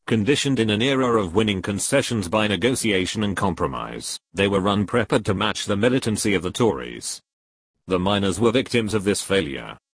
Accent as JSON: {"language": "English", "town": "Blackwood", "region": "Wales", "country": "United Kingdom", "tie": "born or raised there", "said": "an MP for a mining town, my hometown of Blackwood"}